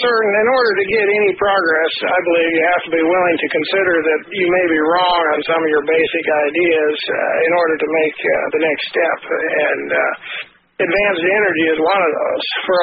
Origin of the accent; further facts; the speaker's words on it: Alaska, United States; I was born in Alaska and raised there.